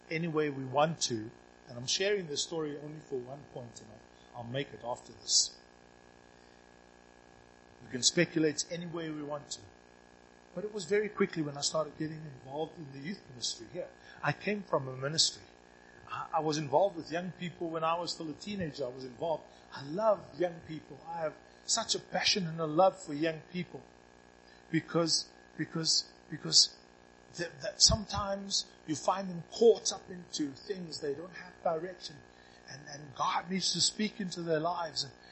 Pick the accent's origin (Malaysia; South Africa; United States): South Africa; Cape Town, Western Cape; now in Sasolburg, South Africa; I come from the land of milk and honey. I come from Cape Town.